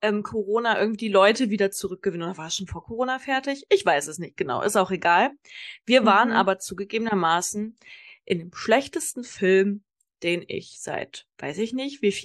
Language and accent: German; Kassel, Hesse, Germany; now in Konstanz, Germany; in meiner Heimatstadt Kassel gibt es auch echt einen fetten neuen Filmpalast.